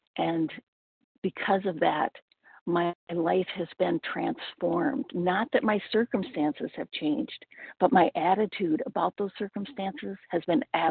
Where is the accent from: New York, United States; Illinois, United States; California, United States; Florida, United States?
California, United States; and I'm recovered from Southern California.